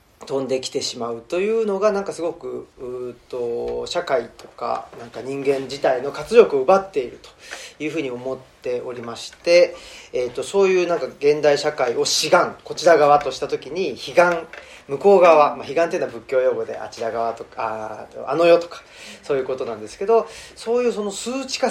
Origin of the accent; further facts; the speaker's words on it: Saitama, Japan; 吉野村に、移り住んだと。その直前は西宮ってところに行って、その前は神戸で、僕は埼玉県の埼玉市ってところで生まれ育ったという人間なんですが